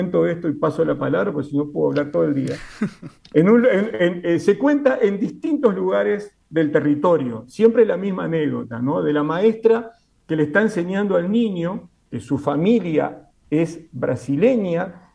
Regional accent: Uruguay; cuando salimos del Uruguay y vamos a Andalucía, nos encanta hablar como los andaluces

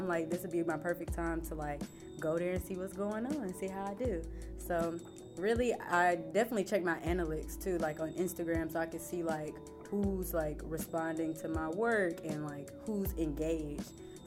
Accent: Atlanta, Georgia, United States; now in Los Angeles, United States; I'm born and raised in Atlanta, Georgia, on the South Side. And I am now located in Los Angeles

